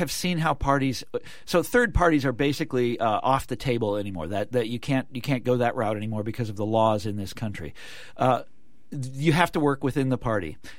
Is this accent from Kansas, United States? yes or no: yes; Kansas, United States; And I'm from Kansas. She would play well in Kansas. I think we would like her there.